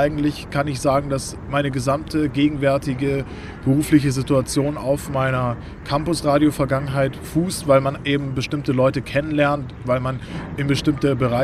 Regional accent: Sindelfingen, Baden-Württemberg, Germany; also born or lived in Frankfurt; Ich bin 29 Jahre, geboren in Frankfurt, aber schon relativ bald hier nach Baden-Württemberg, nach Sindelfingen umgezogen.

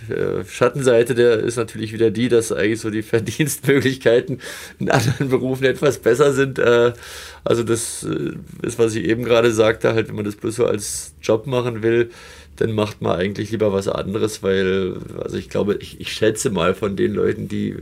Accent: Berlin, Germany; dann bin ich durch Zufall an ein Praktikum beim Geigenbauer in Berlin, wo ich herkomme, geraten

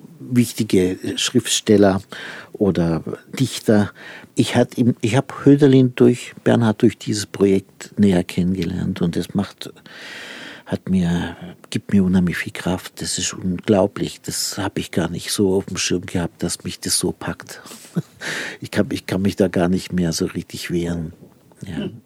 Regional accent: Baden-Württemberg, Germany; born there; Ich bin in der Nähe von der Donauquelle geboren, kenne die Donau also wirklich sehr, sehr gut

